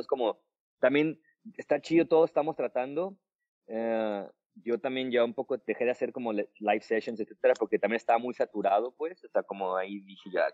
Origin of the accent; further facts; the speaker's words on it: Mexico; yo soy mexicano, yo crecí en México, pues, digo, a pesar de que tenga doble nacionalidad, yo crecí en México